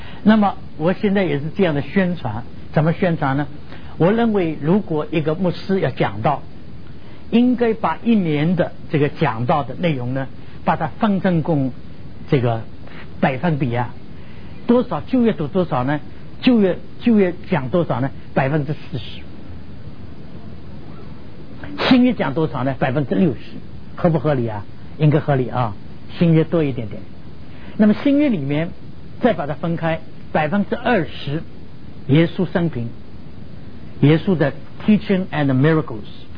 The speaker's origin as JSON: {"language": "Chinese", "country": "China", "said": "更接近我们中国人的思想，非常接近我们中国人的思想"}